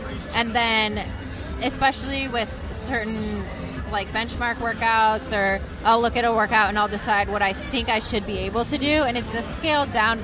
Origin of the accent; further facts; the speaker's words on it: Michigan, United States; Well, I grew up skiing in Michigan, so there's a lot of small hills